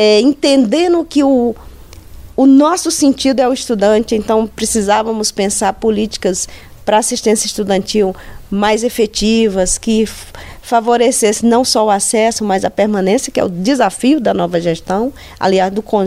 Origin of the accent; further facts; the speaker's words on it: Piauí, Brazil; Eu sou do sul do estado do Piauí, do Vale do Gurgueia, ali entre... Eu nasci no vale, mas muito próximo da Serra da Capivara. Aquilo já me obrigava a migrar, porque eu tinha até o nono ano. O ensino médio eu já tinha que migrar.